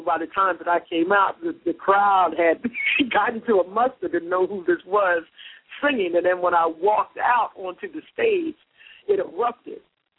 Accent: New Jersey, United States; before they could find out I was from New Jersey

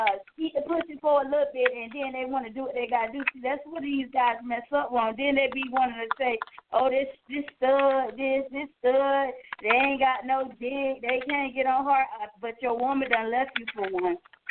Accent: Cocoa, Florida, United States; They know me. I'm from Cocoa, Florida. A bitch know me.

